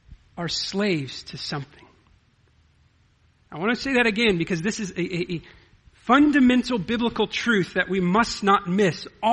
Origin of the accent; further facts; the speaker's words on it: United States; born there; We're Americans. We're born American and we have free citizenship by birthright.